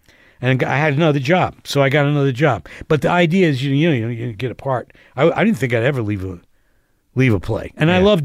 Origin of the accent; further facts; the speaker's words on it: Asbury Park, New Jersey, United States; He's from Manasquan. I'm from Asbury.